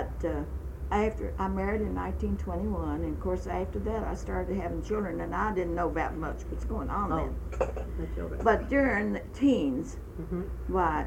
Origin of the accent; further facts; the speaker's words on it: Bardstown, Kentucky, United States; born there; I was born in Bardstown.